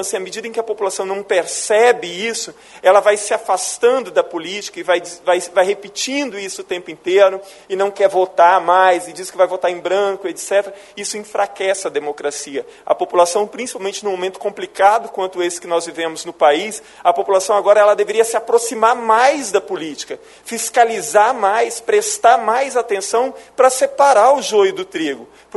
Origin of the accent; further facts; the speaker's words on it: Santa Maria de Jetibá, Espírito Santo, Brazil; Para mim é sempre um prazer estar aqui na minha terra natal. Como todo mundo sabe, eu nasci em Santa Maria de Jequitibá, quer dizer, nasci em Rio Taquarinha, né?